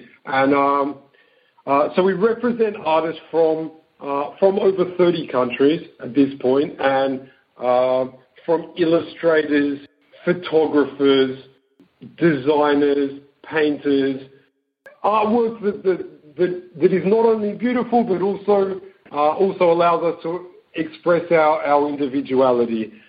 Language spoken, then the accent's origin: English; Australia; You know, I'm from Australia originally. I'm talking with you today from Tel Aviv.